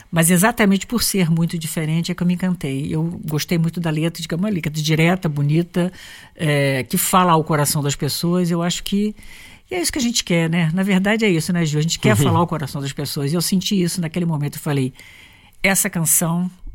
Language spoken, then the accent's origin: Portuguese; Rio de Janeiro, Brazil; uma menina que saiu do subúrbio, né? Subúrbio do Rio de Janeiro, porque eu não sou da Zona Sul do Rio de Janeiro.